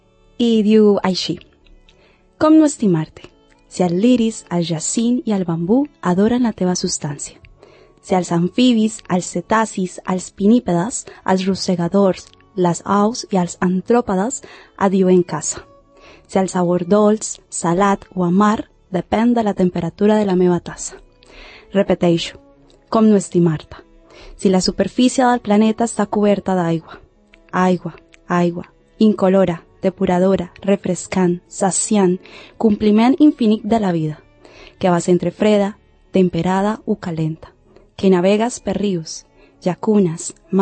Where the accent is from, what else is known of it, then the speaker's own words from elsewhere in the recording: Colombia; Catalan is a second language; sóc colombiana i estic molt contenta d'estar aquí.